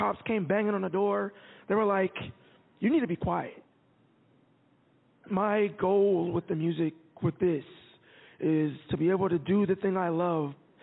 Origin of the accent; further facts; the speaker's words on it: Atlanta, Georgia, United States; I'm from Atlanta, Georgia.